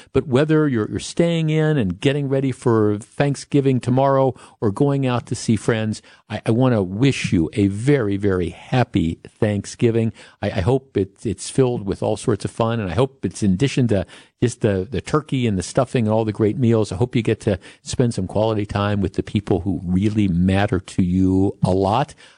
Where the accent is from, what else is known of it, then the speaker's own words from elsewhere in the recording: Glendale, Wisconsin, United States; I grew up in Glendale, went to Nicolet High School